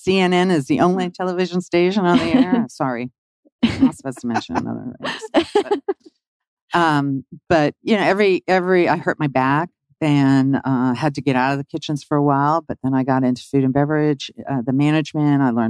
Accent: Virginia, United States; born or raised there

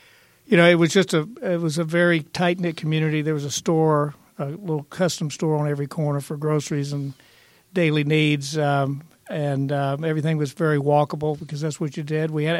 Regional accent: Atlanta, Georgia, United States; I am a native Atlanta, born here at Crawford Long Hospital, Cabbage Town resident. We did our playtime over Grant Park and so forth. We moved to DeKalb County when I was in the first grade, to Belvedere

